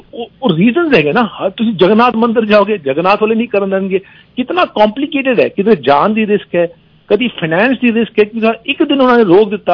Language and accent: Punjabi; Uttar Pradesh, India; ਜਦੋਂ ਮੈਂ UP belt ਚ ਮੈਂ ਵੱਡਾ ਹੋਇਆ, ਉੱਥੇ ਮੈਂ ਬਚਪਨ ਦੇ ਰਾਮਾਇਣ ਦੇਖ ਸਕਦਾ ਸੀਗਾ, ਮਹਾਭਾਰਤ ਦੇਖ ਸਕਦਾ ਸੀਗਾ